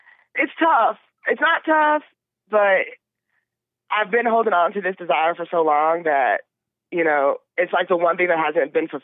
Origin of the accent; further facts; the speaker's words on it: Louisiana, United States; now in Colorado, United States; And I'm from Louisiana.